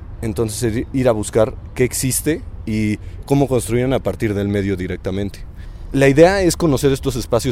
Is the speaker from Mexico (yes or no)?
yes; Mexico; Es también reconocer nosotros como mexicanos